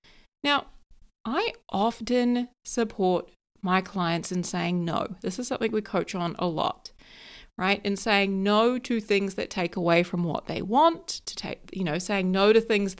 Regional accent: New Zealand; moved away as an adult; now in London, United Kingdom; So I was moving from New Zealand to the other side of the world, and he told me that he was disappointed.

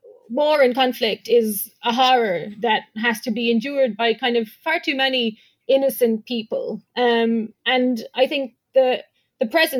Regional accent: Ireland; now in United States; I am from Ireland, which is very small.

